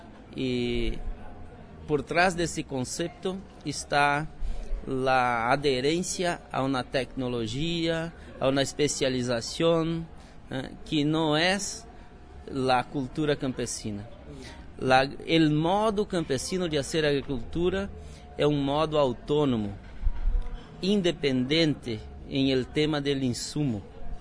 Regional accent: Rio Grande do Sul, Brazil; Spanish is a second language; also born or lived in Paraná; now in Brasília, Brazil; yo soy de Rio Grande del Sur, pero viví 2 años en la articulación de la MPA en la región nordeste de Brasil, después 6 años en Paraná

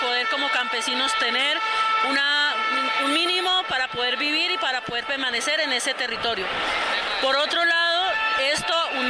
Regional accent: Colombia; digamos como colombianos y como colombianas que seamos.

